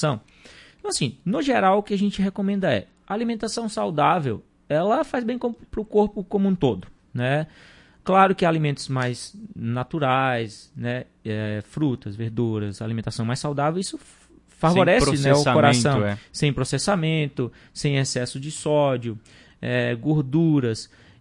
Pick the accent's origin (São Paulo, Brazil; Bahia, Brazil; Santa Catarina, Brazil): Bahia, Brazil; also born or lived in Brasília; now in Marau, Brazil; Eu vim, sou natural da Bahia, né? Já morei